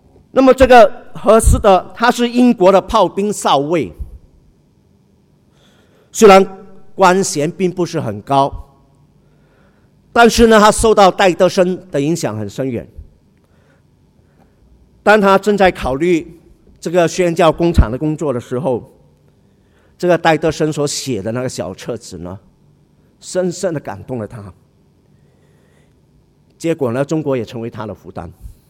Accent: Singapore; 我们新加坡人特别得天独厚，外国人常说我们有语言的这个天分，英语和华语更是不成问题

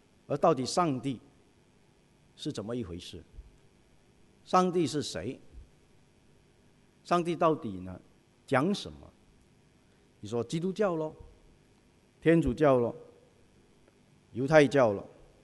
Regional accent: China; 我们中国人也说，水能载舟也能覆舟

